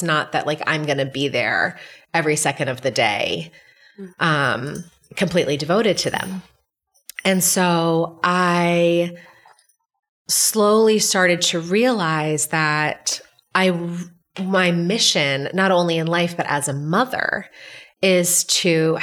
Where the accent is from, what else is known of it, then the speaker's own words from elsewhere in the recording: Massachusetts, United States; I grew up outside of Boston, very Puritan culture. It still is in a lot of ways.